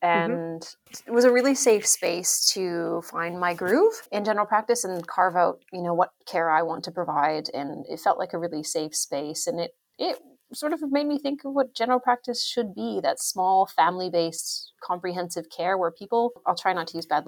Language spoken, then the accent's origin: English; Alberta, Canada; now in Australia; I'm from Alberta, northern Alberta. It's really famous for nothing.